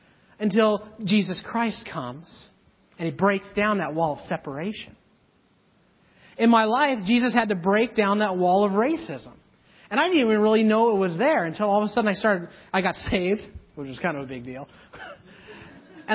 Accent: Montana, United States; now in Canada; I grew up in Montana. And where I grew up in Montana, I went to school on an Indian reservation.

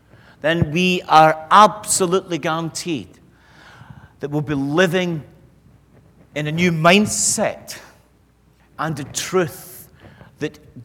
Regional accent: Scotland, United Kingdom; moving on as rapidly as a Scotsman can.

